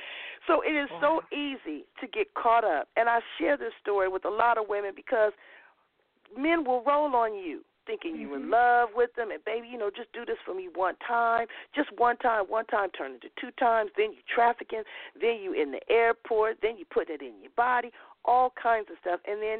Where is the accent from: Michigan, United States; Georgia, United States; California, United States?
California, United States; Los Angeles; Now, you know, I'm from South Central L.A. I take pride in my ghetto card, my G card.